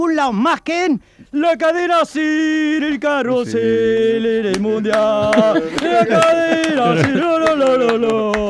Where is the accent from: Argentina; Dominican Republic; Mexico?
Argentina; Yo, por ejemplo, soy de Argentina, obvio.